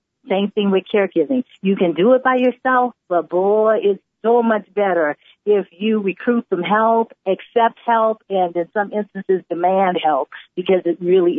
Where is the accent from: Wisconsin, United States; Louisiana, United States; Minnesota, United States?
Louisiana, United States; New Orleans; So because I'm from New Orleans, born and raised, gumbo is in my DNA.